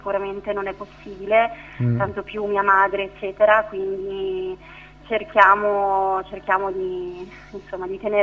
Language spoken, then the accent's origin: Italian; Lombardy, Italy; vengo dalla provincia di Como, in paesino, adesso abitiamo in Valle di Intelvi